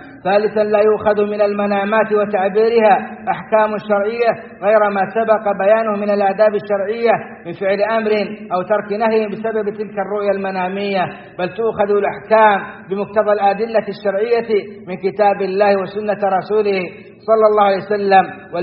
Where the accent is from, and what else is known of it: Saudi Arabia